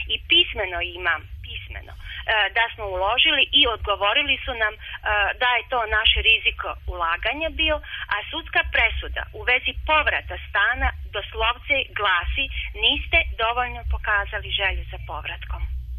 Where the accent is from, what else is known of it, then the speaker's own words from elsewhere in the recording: Osijek, Osijek-Baranja County, Croatia; i ja sam došla iz Osijeka.